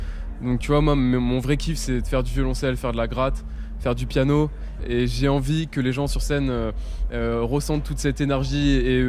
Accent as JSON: {"language": "French", "town": "Rouen", "region": "Normandy", "country": "France", "tie": "born or raised there", "said": "je me suis installé à Rouen dans ma ville natale"}